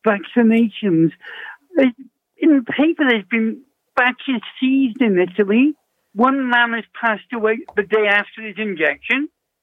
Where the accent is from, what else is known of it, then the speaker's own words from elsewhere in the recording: Wales, United Kingdom; moved away; I am, I'm Welsh. I've been here 48 years next week.